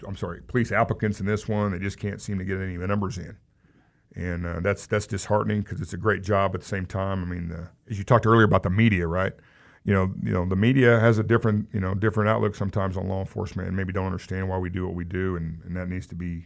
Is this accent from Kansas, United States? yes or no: yes; Wichita, Kansas, United States; I mean, this is my city, you know, and I'm proud of Wichita.